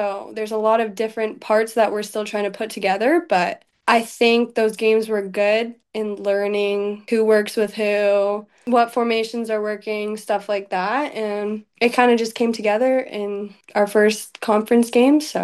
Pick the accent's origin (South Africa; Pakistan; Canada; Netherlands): Canada; now in United States; Growing up being Canadian as an athlete, it's kind of like some athletes do want to stay in Canada